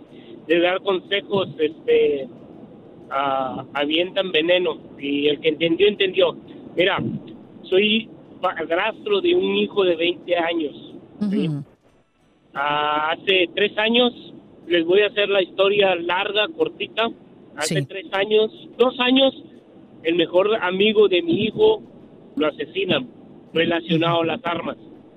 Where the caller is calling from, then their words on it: Dallas, Texas, United States; Buenos días. Aquí de Dallas.